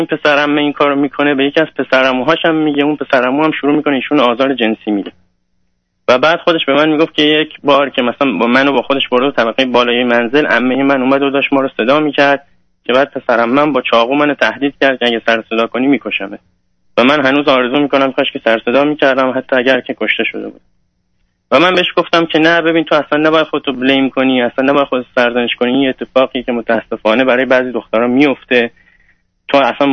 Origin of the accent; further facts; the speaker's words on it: Iran; moved away; من 3 سال از ایران اومدم